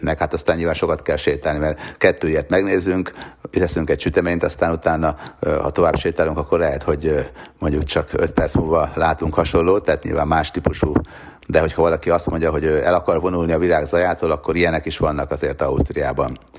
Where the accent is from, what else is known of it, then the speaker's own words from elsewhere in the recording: Sopron, Győr-Moson-Sopron, Hungary; born there; ugye Sopronban születtem, Sopron vármegyei, apai ágon szinte mindenki nálunk.